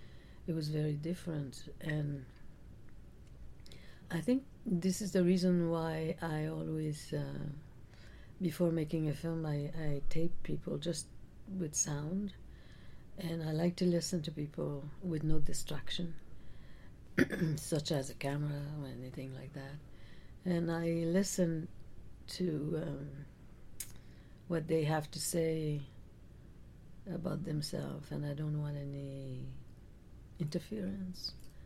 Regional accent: Odanak, Quebec, Canada; Odenak was very different than, what I was saying before.

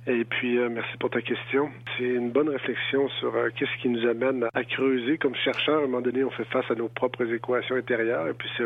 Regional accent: Essipit, Quebec, Canada; now in Ottawa, Canada; Moi, je suis des Sipites, Sipionou, Innu de la rivière au coquillage, qui est près de Tadoussac, situé un peu enclavé par les Escoumins, mais le territoire du Grand Nitassinan, le territoire traditionnel Innu, là, c'est de là que je viens.

